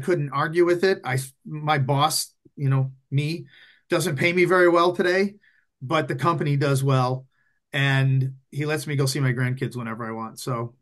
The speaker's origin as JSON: {"language": "English", "town": "Detroit", "region": "Michigan", "country": "United States", "tie": "born or raised there", "said": "Born and raised in the Motor City."}